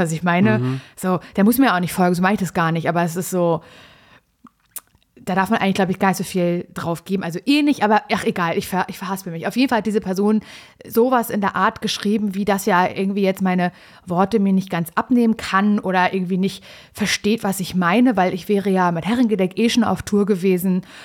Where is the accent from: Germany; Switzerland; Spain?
Germany; Berlin; Wir kommen eigentlich auch aus Berlin, so wie ihr.